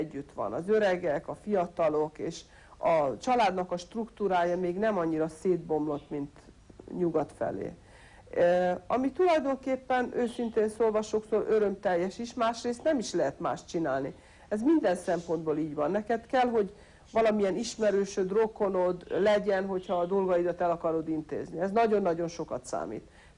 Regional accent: Hungary; mindenhol, ahol mondtam, hogy Magyarországról vagyok és Magyarországról származok

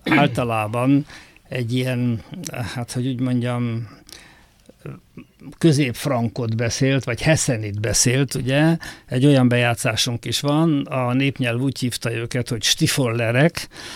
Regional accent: Pilisvörösvár, Pest, Hungary; Én Vörösváron, Pilis Vörösváron, persze.

